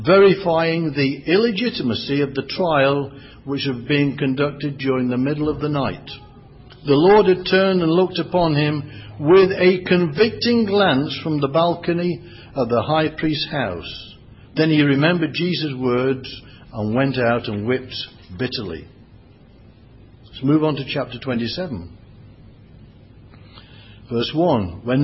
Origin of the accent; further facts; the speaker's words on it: England, United Kingdom; They knew where he came from, like you know I come from England.